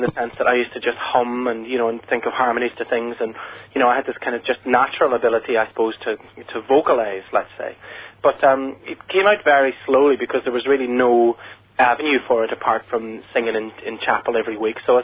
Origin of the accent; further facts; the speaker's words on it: Belfast, Northern Ireland, United Kingdom; moved away as an adult; now in London, United Kingdom; So, yeah, I grew up in West Belfast then from 66 right through to about 85 when I left to live in London.